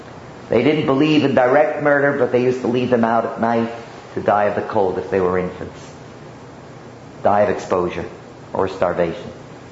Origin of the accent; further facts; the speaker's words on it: Bronx, New York, United States; born there; I was born in the Bronx. I'm just a plebe from the Bronx.